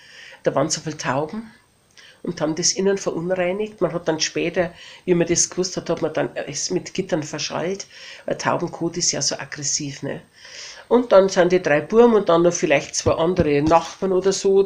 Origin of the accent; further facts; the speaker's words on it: Regensburg, Bavaria, Germany; born there; Nein, ich bin ja in Regensburg getauft, ich bin in Regensburg geboren.